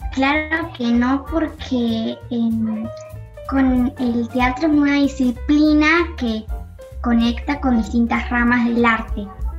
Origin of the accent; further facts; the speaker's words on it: San Juan, Puerto Rico; soy de San Juan y voy al Colegio Santísimo Sacramento.